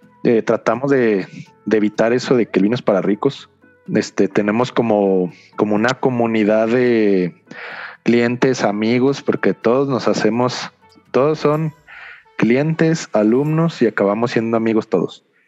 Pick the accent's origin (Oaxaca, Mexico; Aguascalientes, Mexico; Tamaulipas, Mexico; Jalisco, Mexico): Aguascalientes, Mexico; sí me costó un poco de trabajo salirme de Aguascalientes e irme a otros estados a estudiar cosas. Y si veo la oportunidad de llevárselo a mi tierra